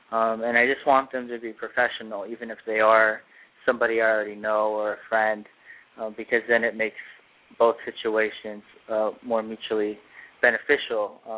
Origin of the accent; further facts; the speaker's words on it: Los Angeles, California, United States; I mean, I love being here. I grew up in Los Angeles.